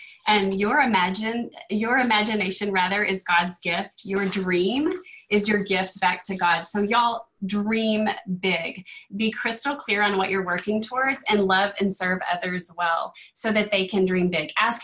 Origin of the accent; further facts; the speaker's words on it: Colorado Springs, Colorado, United States; So we're from Colorado Springs, Colorado, and we want to start with our gratitude.